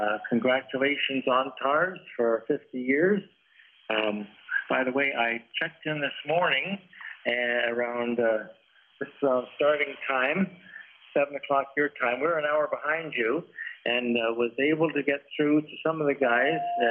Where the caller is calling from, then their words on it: Belize; I'm calling you from Belize. I'm down here in sunny Belize